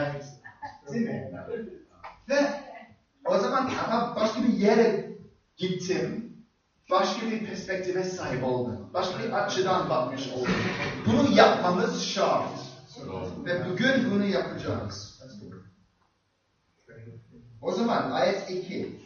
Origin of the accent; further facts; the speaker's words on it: Cyprus; moved away; Ben, biliyorsunuz, Güney Kıbrıs'ta doğdum, büyüdüm, yetiştirdim.